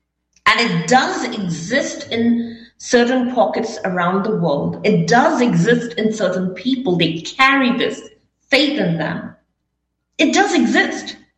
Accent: India; Honestly, I didn't know this word because, you know, I was brought up in India, you know, when we were brought up some years ago.

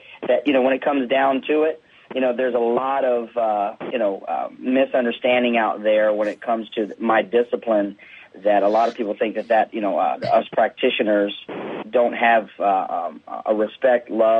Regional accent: North Carolina, United States; I'm a good old boy from North Carolina. I grew up in the South, single wide trailer, you know, chickens in the front yard kind of thing.

